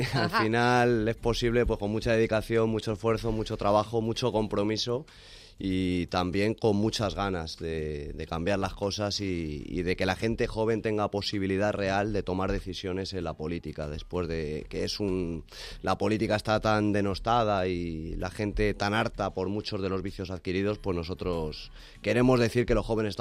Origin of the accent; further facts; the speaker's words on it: El Escorial, Community of Madrid, Spain; Sí, yo nací en El Escorial, crecí en El Escorial y bueno, pues estoy orgulloso de ser escurialense, coloquialmente cacique.